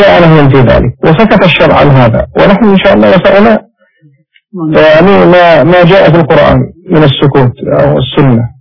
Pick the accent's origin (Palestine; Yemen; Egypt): Yemen; قد تجد منه هكذا عندنا في اليمن مثلا بألف ريال